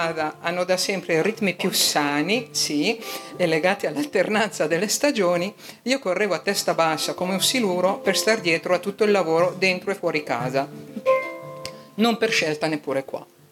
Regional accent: north, Pakistan; Io vengo dal nord del Pakistan e sono cresciuto coi miei nonni, grazie, in mezzo alle montagne, in un mucchietto di case dove noi bambini aiutavamo a sorvegliare gli animali che pascolavano.

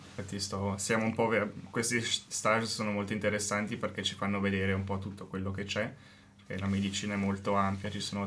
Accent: Lugano, Ticino, Switzerland; also born or lived in Basel; so un po' meglio l'italiano perché sono di Lugano, quindi da questo punto di vista sono fortunato

